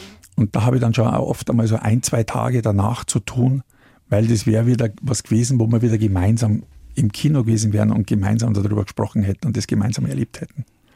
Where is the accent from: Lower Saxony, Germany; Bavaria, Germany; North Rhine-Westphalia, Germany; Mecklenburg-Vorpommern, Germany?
Bavaria, Germany; Munich; die laden mich als Münchner da ein oder was